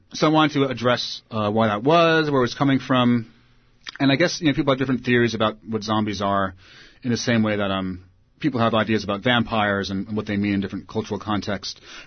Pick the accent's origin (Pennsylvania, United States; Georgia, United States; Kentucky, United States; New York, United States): New York, United States; New York City; after 9/11, as a New Yorker, I had to figure out how I could translate my pre-9/11 hometown persona